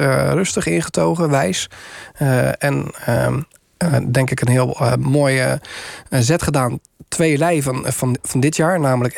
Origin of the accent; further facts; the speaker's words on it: Gouda, South Holland, Netherlands; ik kom uit Gouda, dus ik moet hem even noemen.